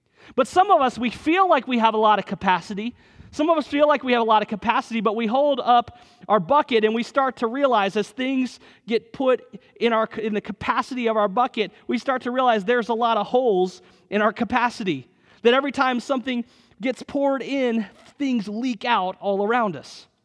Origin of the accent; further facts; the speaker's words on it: Atlanta, Georgia, United States; I'm from Atlanta, and I recognize that you may be immediately thinking about the Atlanta Hawks when I say the word omni.